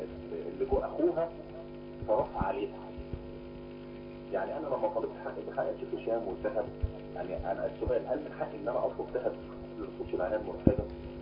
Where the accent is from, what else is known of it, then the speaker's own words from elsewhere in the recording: Mansoura, Dakahlia, Egypt; كنت متجوز زوجة الله يرحمها دي في اسكندرية وأنا من المنصورة